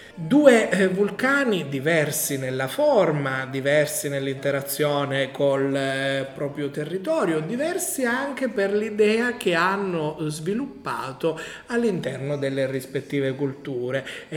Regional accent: Sicily, Italy; born there; io sono nato proprio in Sicilia, proprio sotto l'Etna, appunto, quindi Catania è territorio limitrofo, quindi l'Etna l'ho sempre vista fin da bambino.

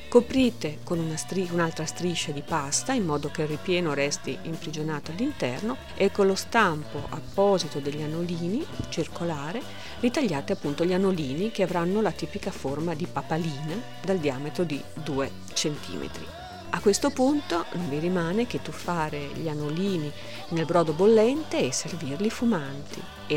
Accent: Emilia-Romagna, Italy; io da emiliana doc ne userei 10

